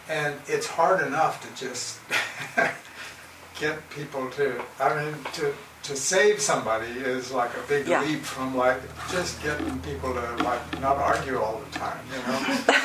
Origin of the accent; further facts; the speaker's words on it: the South, United States; Because I was raised in the South